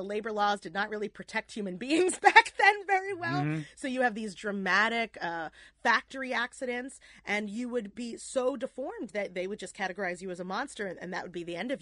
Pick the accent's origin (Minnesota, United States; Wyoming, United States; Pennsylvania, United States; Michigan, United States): Pennsylvania, United States; Philadelphia; moved away; Growing up in Philadelphia, it's just a part of your childhood.